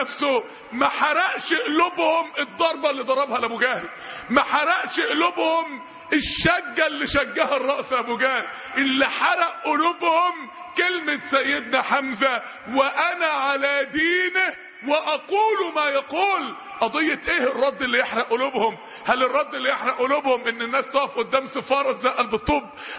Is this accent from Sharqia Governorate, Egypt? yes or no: no; Mansoura, Dakahlia, Egypt; عندنا في المنصورة فصلوا في كلية الطب ما بين الشباب والبنات